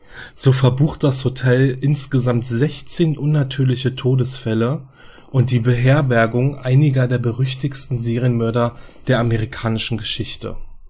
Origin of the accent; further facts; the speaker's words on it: Berlin, Germany; ich komme aus Berlin.